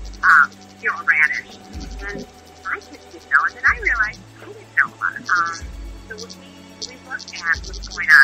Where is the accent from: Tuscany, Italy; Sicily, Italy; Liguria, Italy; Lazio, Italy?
Lazio, Italy; Rome; now in Brussels, Belgium; I'm from Brussels in Belgium, but I'm Italian. I'm from Rome, from the capital, and I'm living here since a long time now, 18 years.